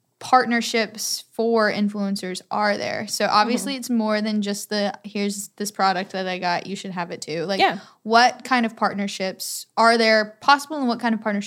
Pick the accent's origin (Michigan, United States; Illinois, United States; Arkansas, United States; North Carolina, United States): North Carolina, United States; Raleigh; born and raised in Raleigh, I still learn from people who have that outsider perspective